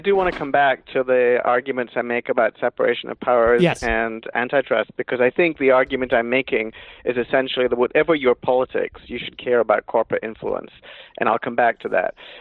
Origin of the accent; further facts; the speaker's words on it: United Kingdom; I grew up in Britain